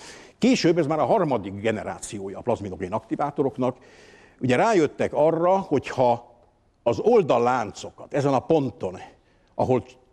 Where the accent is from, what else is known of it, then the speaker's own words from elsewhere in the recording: Budapest, Hungary; Az én gyerekkoromban sokat láttunk Budapesten.